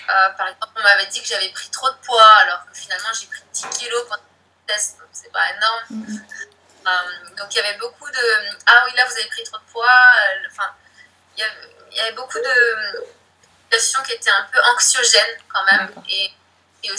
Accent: Brittany, France; also born or lived in Russia; Et moi je suis de Bretagne d'origine. Et là je suis revenue en Bretagne depuis à peu près 2 ans.

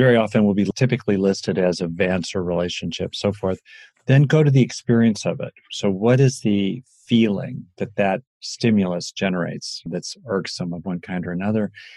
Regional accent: Los Angeles, California, United States; I grew up in LA. It was hot.

